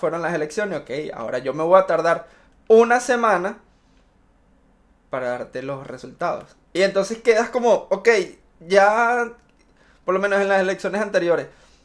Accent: Venezuela; en mi país, Venezuela.

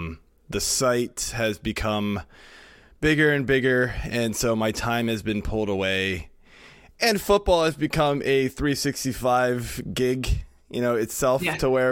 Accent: Virginia, United States; Yeah, so I grew up in the Washington, D.C. area, just outside of D.C. in Virginia.

